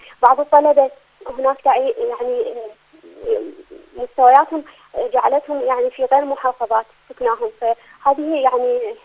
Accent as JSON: {"language": "Arabic", "country": "Iraq", "said": "خصوصا في البلدان التي تعيش أوضاع غير مستقرة مثل بلدنا العراق"}